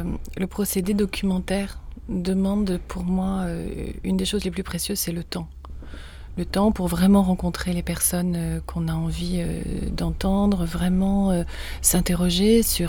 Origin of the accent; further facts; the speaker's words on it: Nice, Provence-Alpes-Côte d'Azur, France; moved away as an adult; also born or lived in Toulon; j'ai vécu quelques années, jusqu'à 8 ans à Toulon, dans un quartier assez populaire, tranquille. Et puis, mes parents sont partis à Nice, donc on est tous partis ensemble. On a vécu à Nice. Et puis, à 19 ans, j'ai quitté Nice.